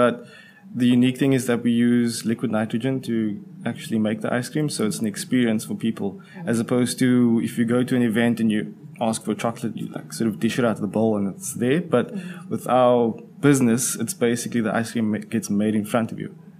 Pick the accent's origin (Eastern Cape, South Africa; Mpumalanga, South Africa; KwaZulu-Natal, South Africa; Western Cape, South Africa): Western Cape, South Africa; Cape Town; born and bred in Cape Town.